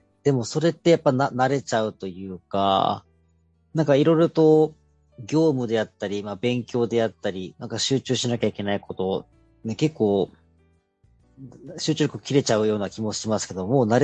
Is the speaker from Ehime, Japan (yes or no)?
yes; Ehime, Japan; 愛媛県民の僕が沖縄でじゃあ何かしようと思って